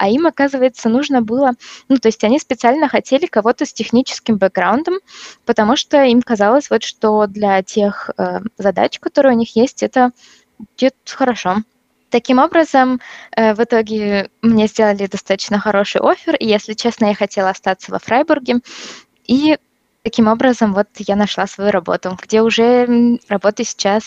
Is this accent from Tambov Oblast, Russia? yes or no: no; Irkutsk, Irkutsk Oblast, Russia; moved away as an adult; now in Freiburg, Germany; Я сейчас живу в городе Фрайбурге. Это на юге Германии, совсем недалеко от Швейцарии. Вообще я родом из Сибири, город Иркутск. Я приехала в Германию по учебе.